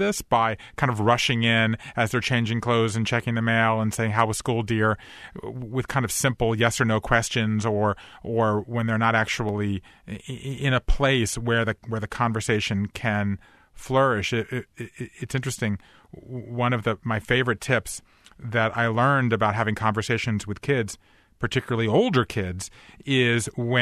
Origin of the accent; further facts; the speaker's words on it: Savannah, Georgia, United States; I grew up in Savannah, Georgia, as you know.